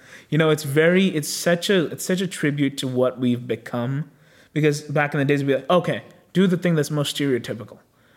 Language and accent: English; India; Because I was growing up in India and back home